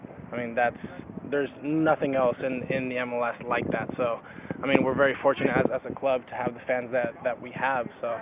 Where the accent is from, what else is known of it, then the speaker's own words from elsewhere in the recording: Tijuana, Baja California, Mexico; also born or lived in San Diego, United States; And I was born in San Diego, but then I lived in Tijuana until I was 8, then moved to San Diego until I was 14, then moved back to Tijuana from like 14 to 18 all throughout high school.